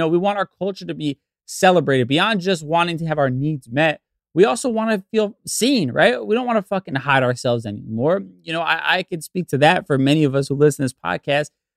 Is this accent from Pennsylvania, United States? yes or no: no; Bronx, New York, United States; My family's from the Bronx. When I was younger, I grew up in the Bronx, and I was heavily influenced by Black culture.